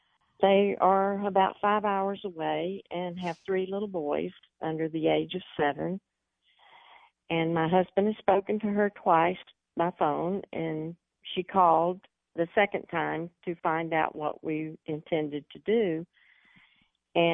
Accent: Fort Worth, Texas, United States; I'm from Fort Worth, Texas.

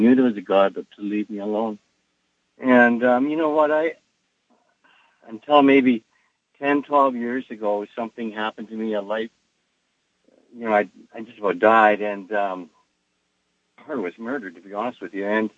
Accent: Canada; I don't. No, well, but I'm from Canada.

